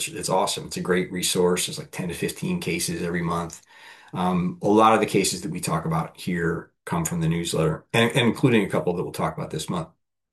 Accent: Pennsylvania, United States; a landmark state appellate court decision out of my home state of Pennsylvania

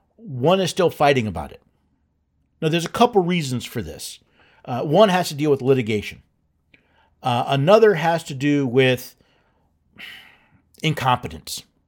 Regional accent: Tennessee, United States; including, by the way, in my home state of Tennessee.

